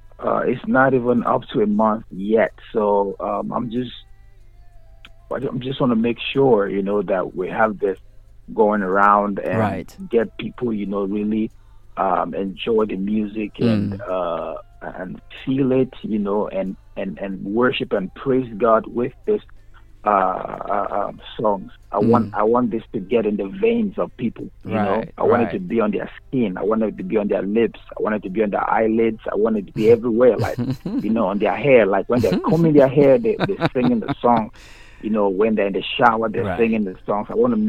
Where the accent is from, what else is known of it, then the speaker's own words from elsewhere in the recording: Benue, Nigeria; So I'm from Nigeria. I'm from Benue State.